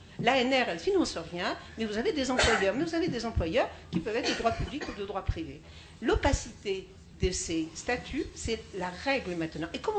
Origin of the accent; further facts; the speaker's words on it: Nanterre, Île-de-France, France; Je suis de Nanterre, décidément, tout le monde, voilà, il y a beaucoup de Nanterrois ici.